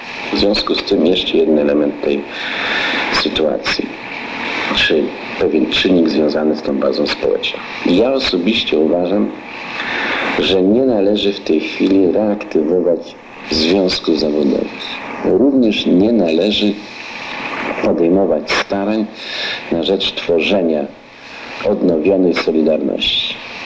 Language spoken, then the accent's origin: Polish; Greater Poland Voivodeship, Poland; pochodzę z Poznańskiego